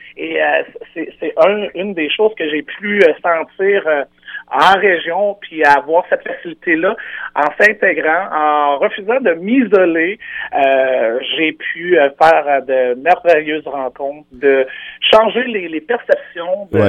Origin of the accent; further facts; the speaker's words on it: Rivière-du-Loup, Quebec, Canada; Je viens de Rivière-du-Loup, j'ai grandi ici, en région.